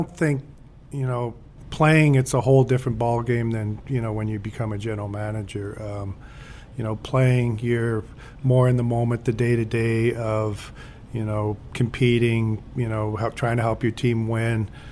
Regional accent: Edmonton, Alberta, Canada; I grew up in Western Canada. I grew up in Edmonton, Alberta. I got drafted to Toronto

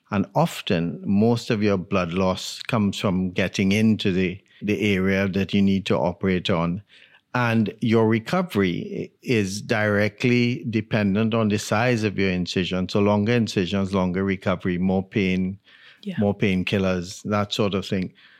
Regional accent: Trinidad & Tobago; moved away as an adult; also born or lived in Jamaica; now in United Kingdom; I'm from Trinidad in the Caribbean, and at the time, the only medical school was in Jamaica, so I went to Jamaica for 4 years, finished my undergraduate training in Trinidad, and then came to the UK to specialize in surgery.

